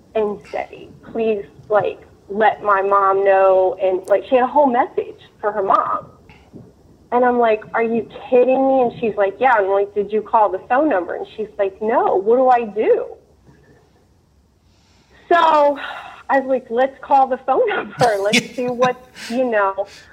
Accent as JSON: {"language": "English", "town": "Cincinnati", "region": "Ohio", "country": "United States", "said": "I am from Cincinnati, Ohio."}